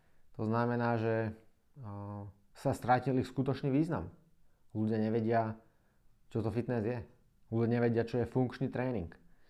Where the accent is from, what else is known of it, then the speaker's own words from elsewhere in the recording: Nitra, Nitra Region, Slovakia; now in Prague, Czech Republic; mám 29 rokov, som zo Slovenska, z Nitry. A momentálne žijem a fungujem v Prahe. Už myslím tretí rok.